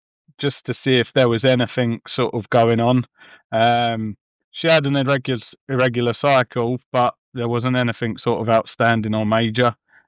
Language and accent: English; South East England, United Kingdom; now in Carlisle, United Kingdom; So, like you say, I'm living my trade up in Carlisle now. I'm from Kent originally.